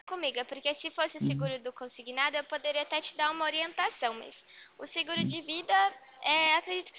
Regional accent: São Paulo, Brazil; sou paulista.

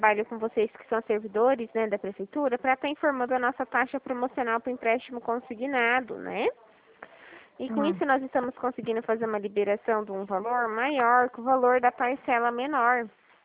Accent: São Paulo, Brazil; Eu sou de São Paulo.

